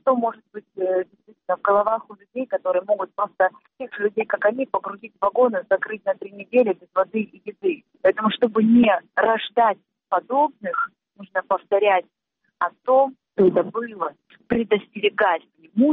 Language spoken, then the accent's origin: Russian; Crimea, Ukraine; born or raised there; now in Kyiv, Ukraine